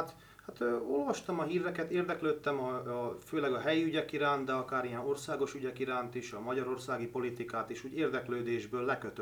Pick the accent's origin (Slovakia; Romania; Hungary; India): Slovakia; Southern Slovakia; mert hát felvidéki magyarként Szlovákiában én azt hiszem, hogy én azt tartom legfontosabbnak, hogy mi itt megmaradjunk és gyarapodjunk